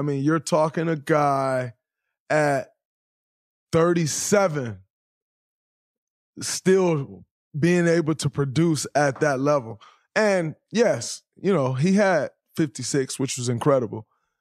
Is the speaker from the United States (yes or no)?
yes; Saginaw, Michigan, United States; And I know that because I'm from Saginaw, Michigan, and they're one and the same.